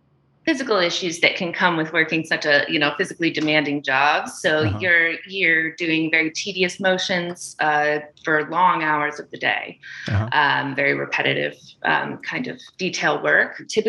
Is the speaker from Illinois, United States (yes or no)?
no; Kalispell, Montana, United States; Yeah, so northern Montana. It's called Kalispell.